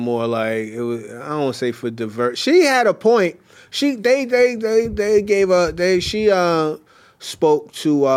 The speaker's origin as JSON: {"language": "English", "country": "Canada", "said": "I'm Canadian. You know, Canadians are nice people"}